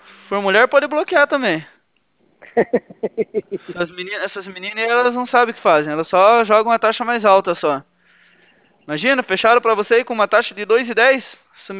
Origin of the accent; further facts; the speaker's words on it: Curitiba, Paraná, Brazil; eu na verdade não sou daí de Rolândia, eu sou daqui de Curitiba